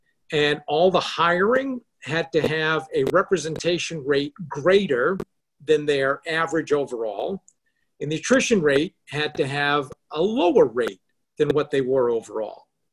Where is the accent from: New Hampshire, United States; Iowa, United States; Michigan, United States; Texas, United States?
New Hampshire, United States; not only am I white, but I'm old, I'm a former CEO, and I'm from New Hampshire.